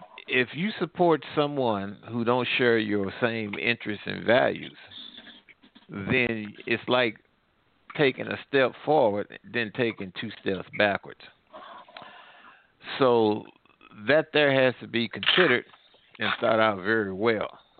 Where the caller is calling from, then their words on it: Midwest, United States; I'm calling from the Midwest.